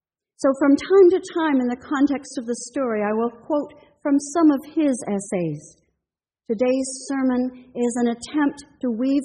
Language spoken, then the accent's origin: English; Midwest, United States; And I'd ask you to bear with me as this Midwesterner attempts the language of the bayou.